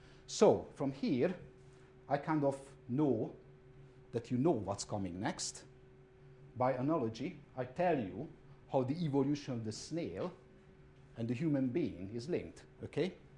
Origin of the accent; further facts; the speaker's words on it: Hungary; in my home country, Hungary. When we go home, we also see Trabants.